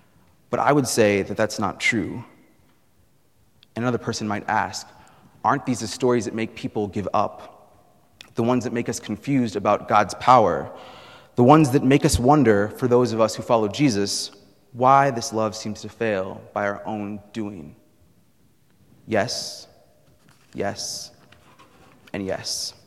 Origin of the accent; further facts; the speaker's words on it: Iowa, United States; Granted, I'm from Iowa, so that has been a hard thing to do for most of my youth.